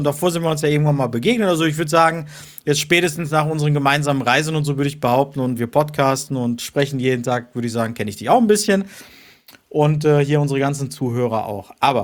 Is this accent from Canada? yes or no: no; Turkey; German is a second language; ich bin Türke